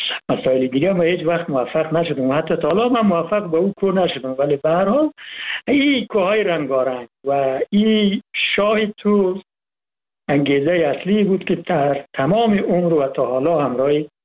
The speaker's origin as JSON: {"language": "Persian", "region": "Ghazni", "country": "Afghanistan", "tie": "born there", "said": "من در سال 1350 در ولسوالی مالستان ولایت غزنی به دنیا آمدم. قریه‌ای که من به دنیا آمدم و مخصوصا محلی که من به دنیا آمدم یک جای ایلاق مانند، یک جای بلندتر از اون ناوا و تگا و اصلی بود، ارتفاع بالای 3000 متر"}